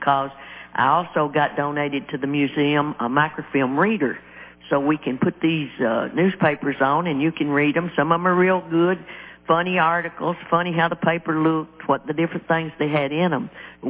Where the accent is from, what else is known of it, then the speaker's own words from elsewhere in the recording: Salina, United States; and somebody said something about Salina, and I said, well, I'm from Salina.